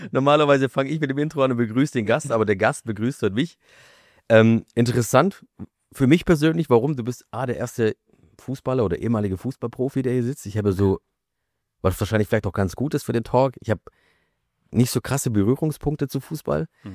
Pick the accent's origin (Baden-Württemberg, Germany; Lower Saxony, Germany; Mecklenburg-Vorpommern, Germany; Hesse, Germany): Baden-Württemberg, Germany; Stuttgart; du bist ja Stuttgarter, ich bin Stuttgarter.